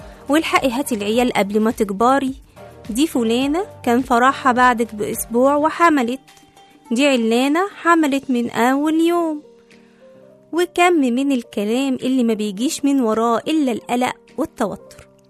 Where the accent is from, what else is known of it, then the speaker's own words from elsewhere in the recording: Egypt; وخاصة في الصعيد والأرياف عندنا في مصر